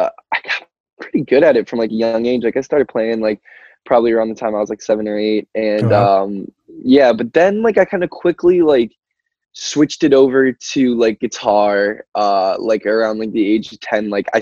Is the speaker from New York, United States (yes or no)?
yes; Albany, New York, United States; me and Gabe both had, like, a pretty suburban upbringing, and you know, I love it there. Like, it definitely is, like, you know, my hometown